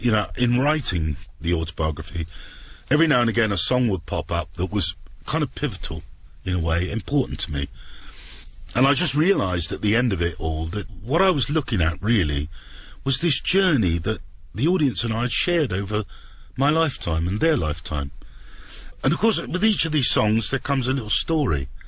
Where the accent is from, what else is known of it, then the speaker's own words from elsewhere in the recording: England, United Kingdom; which gave me a lot of pleasure as an Englishman.